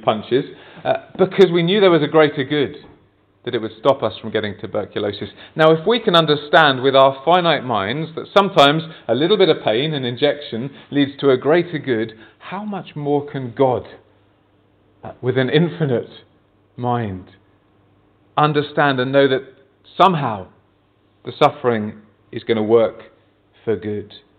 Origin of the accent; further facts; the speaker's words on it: England, United Kingdom; When I was growing up in England